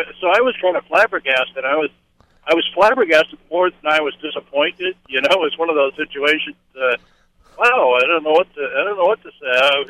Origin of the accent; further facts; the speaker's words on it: Massachusetts, United States; I'm from Massachusetts, but when I was in the service in the Navy, I saw Frank Robinson play in Baltimore